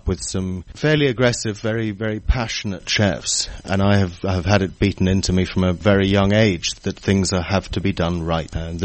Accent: Scotland, United Kingdom; I was brought up in Scotland.

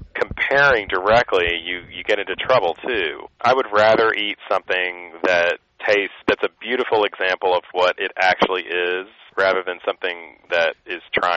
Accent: Texas, United States; also born or lived in Maine; I grew up in West Texas, but I have traveled a lot, and I've gotten inspired by food in many parts of the world.

